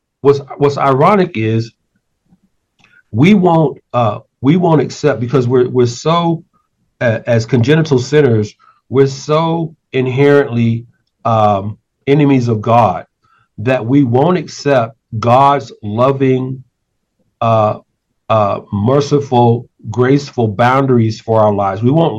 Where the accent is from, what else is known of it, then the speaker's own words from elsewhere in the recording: Atlanta, Georgia, United States; So I'm very familiar with that just from being born and raised in Atlanta.